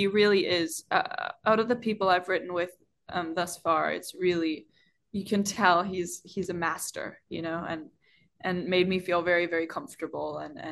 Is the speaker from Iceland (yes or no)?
yes; Iceland; I'm half Chinese and growing up in Iceland is it's a very homogenous country.